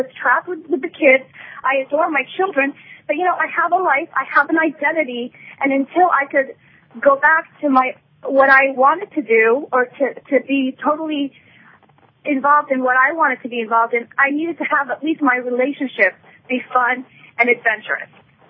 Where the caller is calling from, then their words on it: New York, United States; I'm calling from New York.